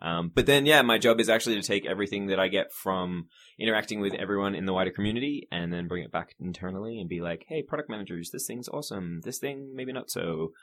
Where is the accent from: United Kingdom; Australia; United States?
Australia; It's a joke I do a lot. Depends. I'm Australian by origin, so I mix my accent up a little.